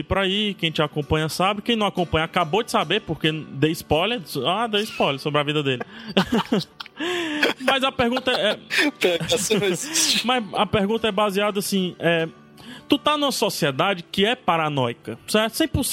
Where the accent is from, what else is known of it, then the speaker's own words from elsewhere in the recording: Brazil; Brasil, eu sou do Brasil